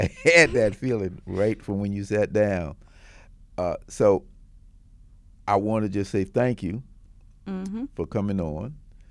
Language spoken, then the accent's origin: English; Richmond, Virginia, United States; I grew up in Richmond, Virginia.